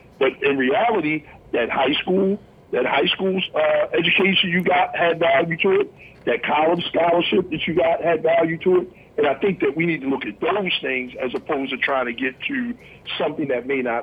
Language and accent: English; Baltimore, Maryland, United States; I'm from Baltimore City, so BNBL is, you know, Baltimore Neighborhood Basketball League